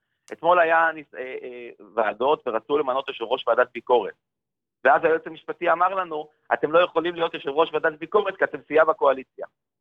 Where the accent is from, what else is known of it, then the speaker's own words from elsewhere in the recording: Jerusalem, Jerusalem District, Israel; אני אומנם ירושלמי, משפחה ירושלמית, כבר דורות